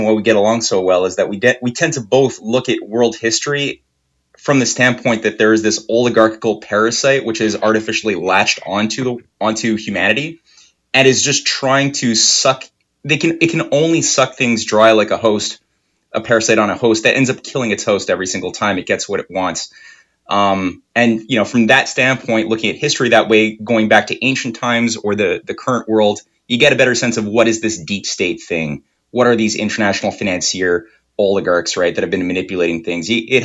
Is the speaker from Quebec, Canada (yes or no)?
yes; Quebec, Canada; first language French; English is a second language; It's French. I'm from Quebec. We use French.